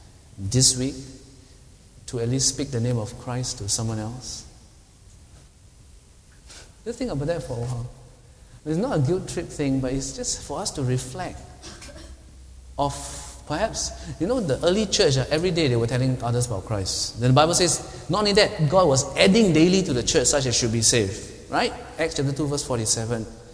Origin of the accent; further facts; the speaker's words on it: Singapore; we will be stretched for another 24 hours non-stop as a Singaporean. Singaporean time is so stretched.